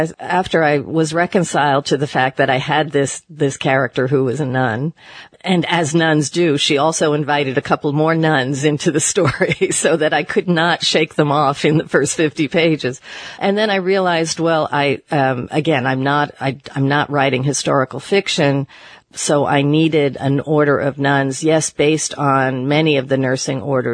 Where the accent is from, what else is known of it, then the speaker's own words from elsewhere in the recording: New York, United States; even in my own experience growing up in the New York area, I recall nuns sitting in subway entrances